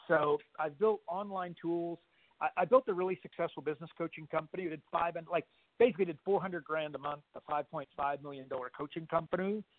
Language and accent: English; Canada; now in Australia; I'm Canadian, and I wanted to stay in Australia.